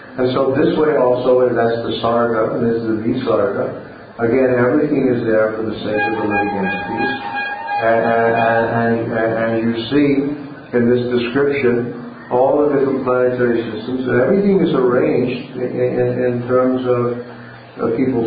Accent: Texas, United States; also born or lived in Oklahoma; So I grew up in Texas and Oklahoma. It makes me feel right at home.

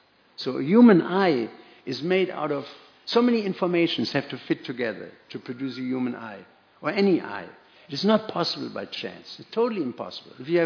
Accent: Germany; And I'm coming from Germany, not being biased, the Mercedes sounded better.

